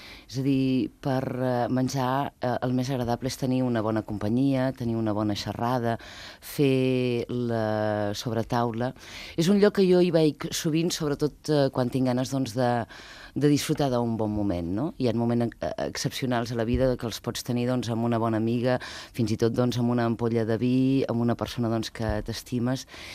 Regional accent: Catalonia, Spain; jo sóc de terra endins, sóc de la Catalunya endins

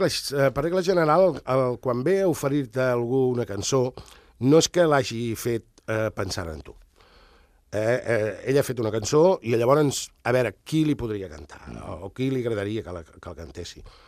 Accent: Catalonia, Spain; no senyora, jo soc català de pares, avis i besavis, vull dir jo

